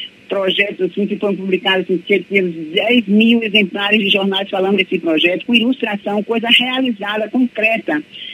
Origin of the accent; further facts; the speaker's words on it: Jequié, Bahia, Brazil; eu criei e passei minha adolescência em Jequié, então a gente brincava ali no Rio de Contas, tomava banho ali, hoje é um grande esgoto.